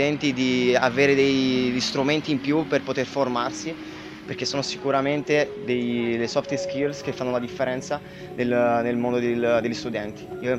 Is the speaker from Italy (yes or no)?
no; Brazil; ne ho 26 anni, vengo dal Brasile.